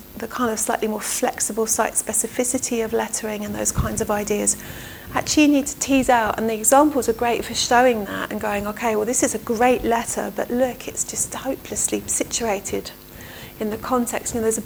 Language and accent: English; England, United Kingdom; And I quite like the, especially in being English, I quite like that facility we have to kind of play on eccentricity.